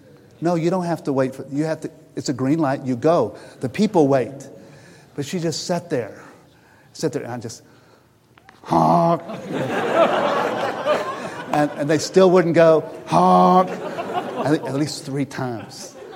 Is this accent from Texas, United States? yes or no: yes; Texas, United States; I mean, I grew up in Texas. And if you're in Texas, you're for the Dallas Cowboys.